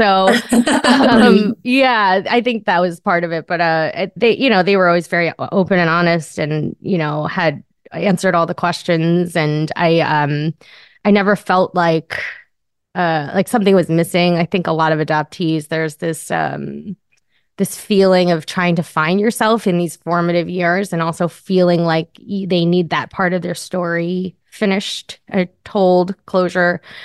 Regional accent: Long Island, New York, United States; I grew up in New York on Long Island. My dad is Italian and Russian. And my dad, Polish. And my mom is Irish and English.

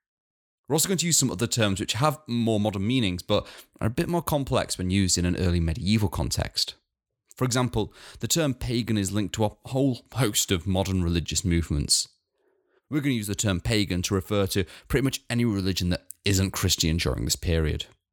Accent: Yorkshire and the Humber, United Kingdom; where I grew up in West Yorkshire, this history feels extremely relevant to modern cultural identities.

